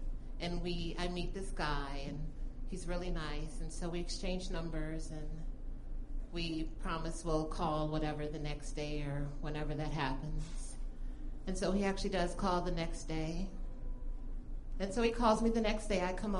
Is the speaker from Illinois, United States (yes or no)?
yes; Chicago, Illinois, United States; moved away; I'm originally from Chicago, and so ever since I left Chicago, I don't like to have cold weather, and so I hate snow.